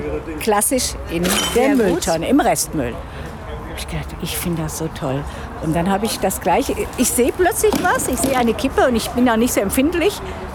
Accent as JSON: {"language": "German", "town": "Bochum", "region": "North Rhine-Westphalia", "country": "Germany", "said": "Ich komme ja aus Bochum, da ist die Ruhr."}